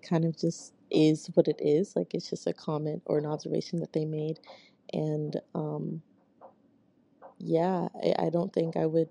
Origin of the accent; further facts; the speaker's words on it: Massachusetts, United States; It's less about being proud of my hometown or Massachusetts and more about just being proud that I am human and that I am still alive.